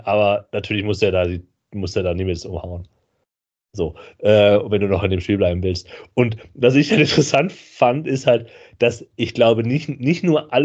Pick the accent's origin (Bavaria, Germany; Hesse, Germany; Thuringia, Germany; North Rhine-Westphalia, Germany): North Rhine-Westphalia, Germany; Düsseldorf; dass man als Düsseldorfer halt weiß, wie safe er durch gewesen wäre.